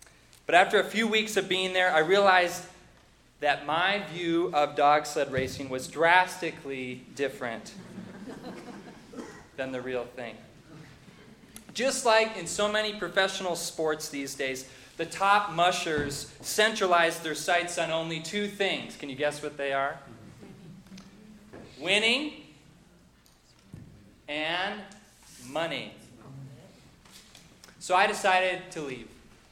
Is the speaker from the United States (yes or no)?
yes; Minnesota, United States; accent: Minnesota; You got a little bit of my Minnesota accent there. Guess I'm not a true West Coaster yet.